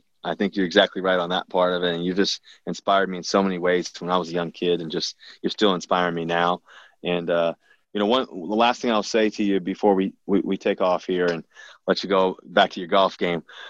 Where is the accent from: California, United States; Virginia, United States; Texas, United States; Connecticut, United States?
Virginia, United States; also born or lived in Cincinnati; I was born in Cincinnati, Ohio. I moved to Virginia when I was two.